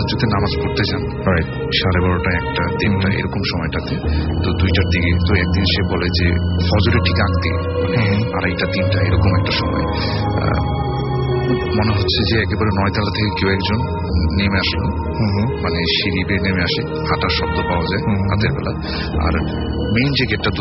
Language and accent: Bangla; Dhaka, Dhaka Division, Bangladesh; পুরান ঢাকা থেকে এসেছি